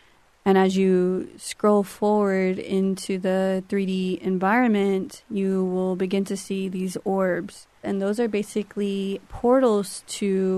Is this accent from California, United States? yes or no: no; Phoenix, Arizona, United States; So, yeah, going between growing up in Phoenix to Benghamo and even to Guadalupe for our cultural ceremonies are kind of like the three main environments I remember interacting with as I grew up.